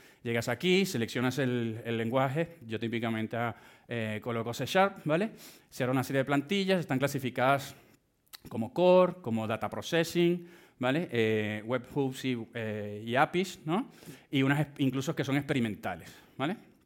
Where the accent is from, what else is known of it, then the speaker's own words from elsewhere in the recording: Venezuela; En Latinoamérica, yo soy venezolano, ¿vale?